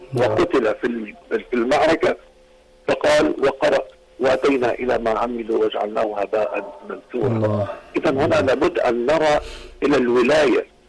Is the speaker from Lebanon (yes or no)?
yes; Lebanon